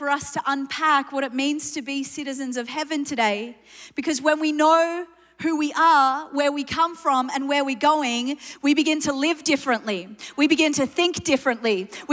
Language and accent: English; New Zealand; also born or lived in England / Australia; now in Germany; I'm half Iranian, half Irish. I was born in England, spent my childhood in New Zealand, spent most of my life, 25 years in Australia, and last year I moved to Germany. I live on the border of France and Switzerland